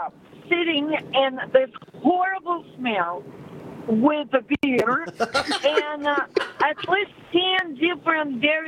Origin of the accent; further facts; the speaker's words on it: Russia; now in United States; I'm from Russia, so but I'm here as of 1995, so I consider myself a Vistanite already.